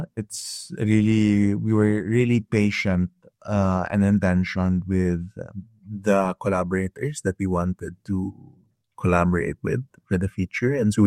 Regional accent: Philippines; moved away as an adult; I am Filipino. I mean, I grew up in the Philippines. I was in the Philippines till I was like 26 years old.

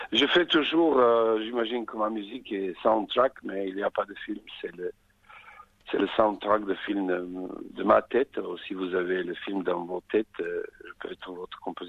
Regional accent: Sarajevo, Federation of Bosnia and Herzegovina, Bosnia & Herzegovina; French is a second language; Je suis de Sarajevo

